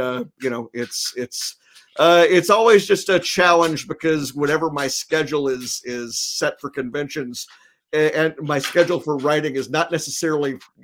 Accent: Memphis, Tennessee, United States; I just went back for something like the 23rd time to my hometown convention in Memphis, which is called Mid-South Con.

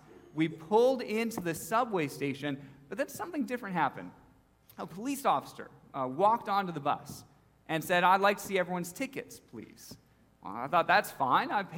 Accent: Charlotte, North Carolina, United States; I said, well, I'm from Charlotte.

